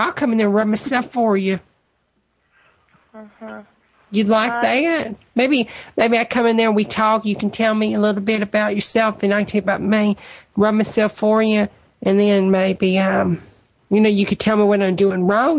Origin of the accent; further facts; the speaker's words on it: United States; I'm from the States, honey. And me and my girlfriends, we flew in there.